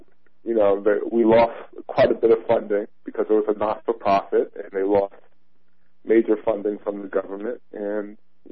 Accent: Brooklyn, New York, United States; You know, I'm from Brooklyn

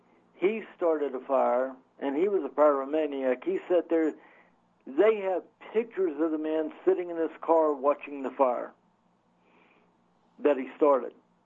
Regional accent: Florida, United States; Yeah, and I grew up in Florida, but I'm perfectly fine with anything above zero compared to this 97 degree heat.

